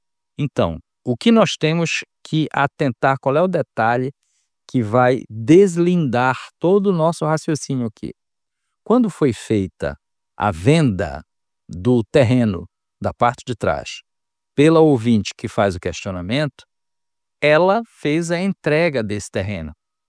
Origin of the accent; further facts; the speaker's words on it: Belém, Pará, Brazil; A dúvida de hoje vem aqui da minha terra, de Belém do Pará.